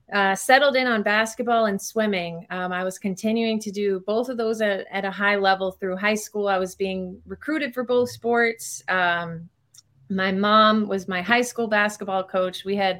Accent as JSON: {"language": "English", "town": "White Plains", "region": "New York", "country": "United States", "tie": "born or raised there", "said": "Yeah. So born and raised in White Plains."}